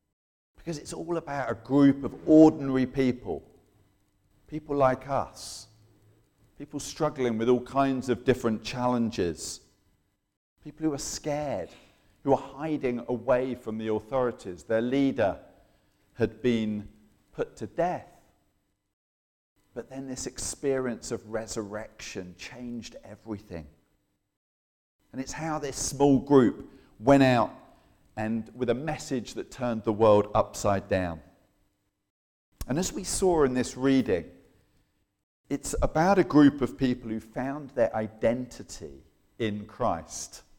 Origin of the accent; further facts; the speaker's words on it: London, United Kingdom; Now, I am from South London. I've driven up this morning because the trains were a bit dodgy.